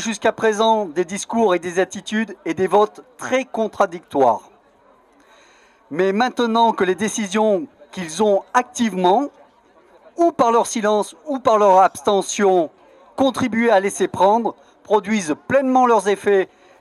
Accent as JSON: {"language": "French", "region": "Auvergne-Rhône-Alpes", "country": "France", "said": "je suis du Vercors, donc d'une zone très excentrée et diffuse."}